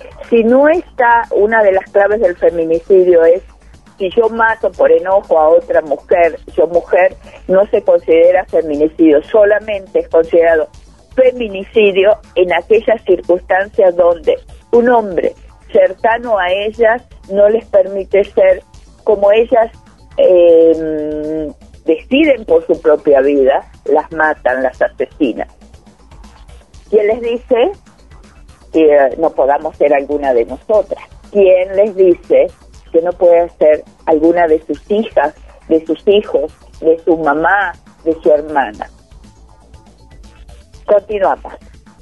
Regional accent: Argentina; born there; moved away; en el país donde yo nací, en Argentina. Acá son 7.

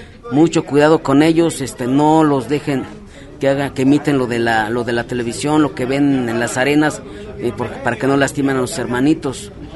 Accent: Zacatecas, Mexico; Después de algunos años me siento contento de volver a reiniciar, a venir aquí a mi tierra, al estado Zacatecas.

